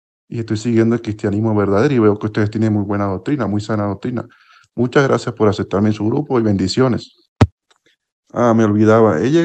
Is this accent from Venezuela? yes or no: yes; Venezuela; now in Quito, Ecuador; Yo soy nativo de Venezuela, vivo en Ecuador, en Quito actualmente.